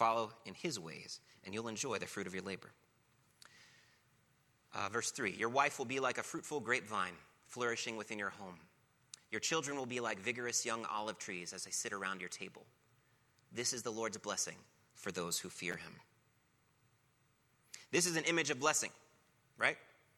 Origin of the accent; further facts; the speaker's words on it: United States; As an American, I was told pretty clearly by my culture what would lead to success and prosperity.